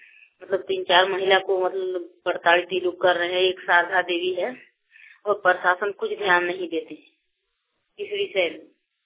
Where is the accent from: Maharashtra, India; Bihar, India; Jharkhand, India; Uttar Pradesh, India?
Jharkhand, India; Pathargama; मैं पथरगावा की निवासी हूँ। मेरा जिला गोड्डा पड़ता है।